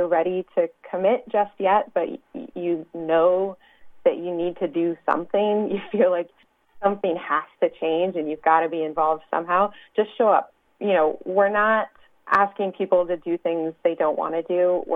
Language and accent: English; Ohio, United States; also born or lived in Northeast US; So I grew up in the Midwest, not too far from here, about 5 minutes from the Indiana border in Ohio. And I graduated and I moved away and lived in the Northeast for about 10 years and came back to the Midwest